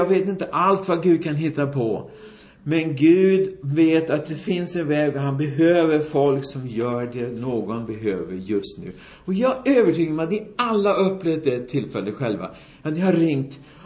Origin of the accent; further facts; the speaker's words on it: Sweden; Ja, i Sverige fick jag aldrig lära mig. Jag är svensk, sa jag.